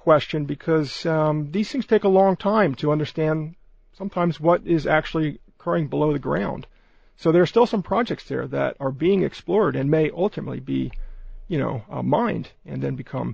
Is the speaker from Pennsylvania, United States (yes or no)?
yes; Philadelphia, Pennsylvania, United States; now in Tucson, United States; I'm from Philadelphia, originally.